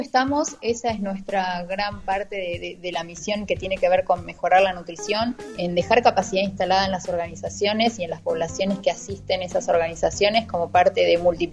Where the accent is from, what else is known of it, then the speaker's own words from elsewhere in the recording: Argentina; la calidad de nutrición y alimentación que estamos llevando adelante como argentinos